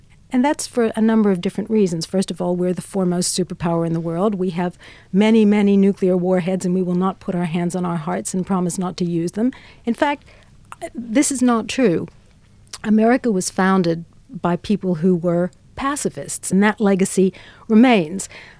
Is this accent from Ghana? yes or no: no; United States; When I say we, I'm American, so I think of myself as American.